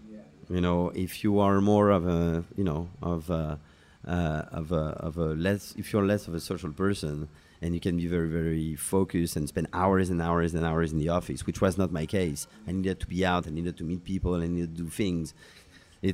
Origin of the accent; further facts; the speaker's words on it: New York, United States; being a New Yorker, I think, you know, New Yorkers listening to these guys from New York